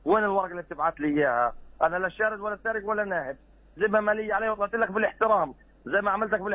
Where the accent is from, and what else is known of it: Gaza, Gaza Strip, Palestine